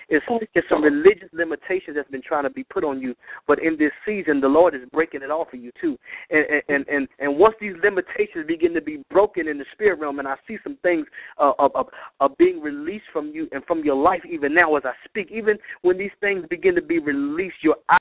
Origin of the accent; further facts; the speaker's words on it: Virginia, United States; Virginia, my home state